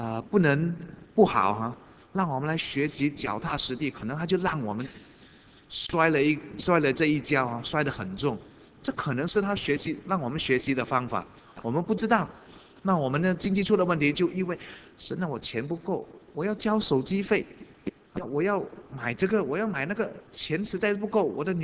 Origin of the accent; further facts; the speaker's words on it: Singapore; 我们新加坡人呢，他们叫一些富人呢，有时候叫得不好听了